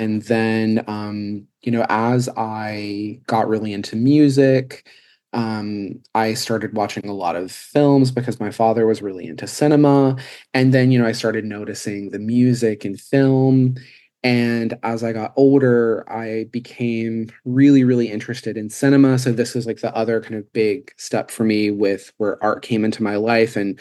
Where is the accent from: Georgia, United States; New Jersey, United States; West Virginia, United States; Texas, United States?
West Virginia, United States; I had no idea what that is when I was younger growing up in West Virginia, because I was so isolated. It was, such a rural place